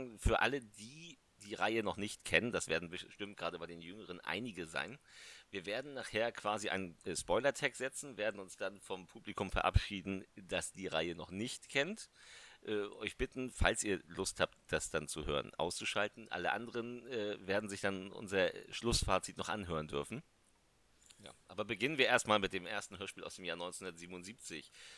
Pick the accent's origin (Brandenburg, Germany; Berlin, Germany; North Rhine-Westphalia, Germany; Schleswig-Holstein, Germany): Schleswig-Holstein, Germany; Lübeck; er war geborener Lübecker. Also kam aus meiner Heimatstadt